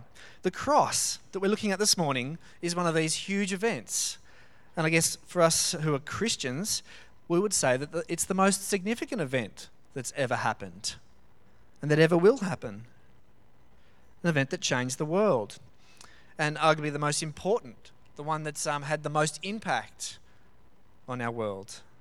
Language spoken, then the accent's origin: English; Cronulla, New South Wales, Australia; Growing up in Cronulla, we kind of knew a lot of people who were touched by that tragedy.